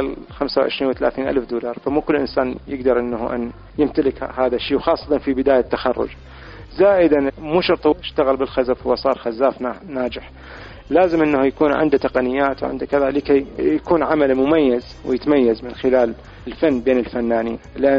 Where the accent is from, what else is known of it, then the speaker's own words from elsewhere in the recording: Iraq; now in United Arab Emirates; من خلال تنقلاتي من بلد إلى بلد، خاصة بعض الظروف اللي صارت وراء 2003 اللي صارت وانتقلنا من العراق إلى الإمارات